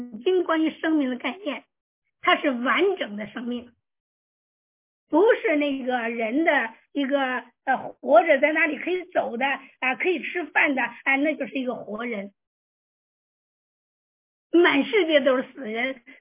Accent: China; 我们都是中国人哈

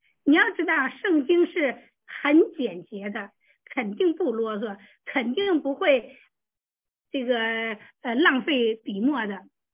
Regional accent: Yunnan, China; 好啊，我是云南的。

